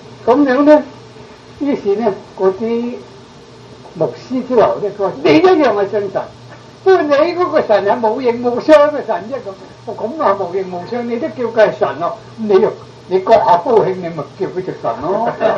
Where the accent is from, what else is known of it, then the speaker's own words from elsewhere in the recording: China; 我中國人真聰明